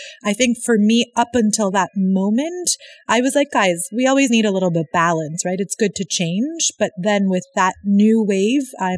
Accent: Canada; everybody knows I'm Canadian

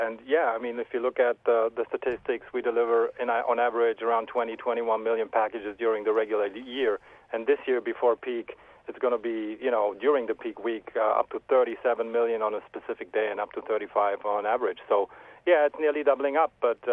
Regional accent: Germany; accent: German; English is a second language; now in London, United Kingdom; I grew up in Germany. I've been with UPS 20 years and just relocated to lovely London 7 months ago.

